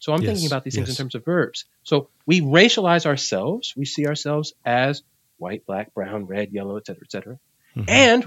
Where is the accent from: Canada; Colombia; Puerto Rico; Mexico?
Puerto Rico; Because I'm Puerto Rican. I'm from Boricua.